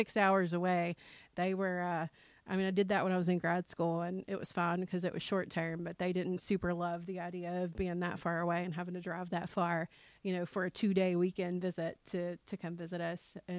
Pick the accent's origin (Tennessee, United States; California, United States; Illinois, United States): Tennessee, United States; I'm from Middle Tennessee. That's where my family is.